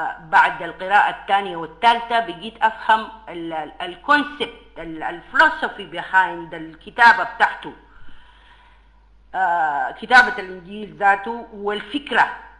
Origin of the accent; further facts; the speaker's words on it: Sudan; لازم نحن من السودان نعمل لهم جيش